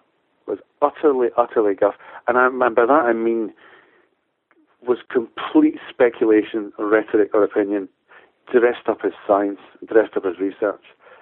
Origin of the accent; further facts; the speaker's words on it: Glasgow, Scotland, United Kingdom; moved away as an adult; now in London, United Kingdom; I came down to London from Glasgow about 20 years ago